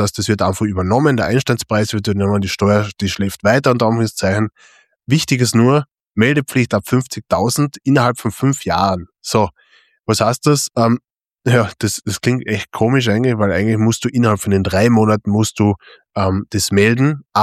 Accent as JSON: {"language": "German", "country": "Austria", "said": "bei uns in Österreich gibt es ja leider kein Kinderdepot, ne?"}